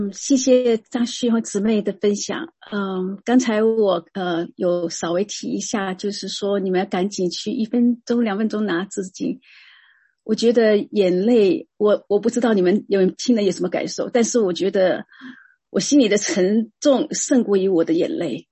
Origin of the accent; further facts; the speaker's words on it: Singapore; 我从小时候因为我们家里的弟兄姊妹孩子都很多，但是虽然孩子很多，但我们都从小不住在一起的，嗯，那他们我姐姐他们住台湾，我住新加坡